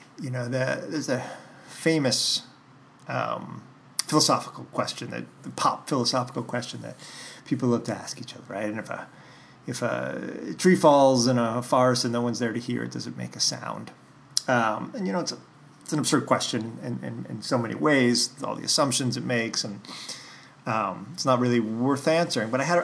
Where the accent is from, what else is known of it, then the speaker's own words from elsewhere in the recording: New York, United States; I come from New York, and I have a certain inflection in my voice and a certain way of moving my hands